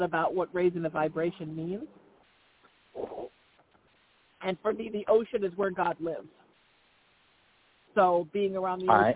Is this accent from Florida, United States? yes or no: no; Huntington Beach, California, United States; It was an interesting time to come back home because I grew up in Huntington Beach.